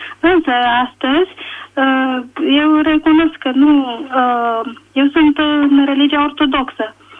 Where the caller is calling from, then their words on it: Chitila, Ilfov, Romania; din Chitila.